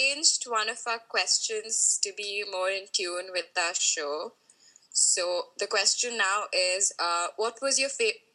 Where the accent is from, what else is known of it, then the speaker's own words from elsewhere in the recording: India; I'm hosting today's episode. I blog at … I'm from India.